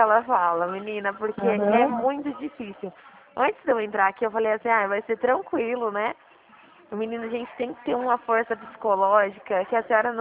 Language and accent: Portuguese; São Paulo, Brazil; Eu sou do estado de São Paulo.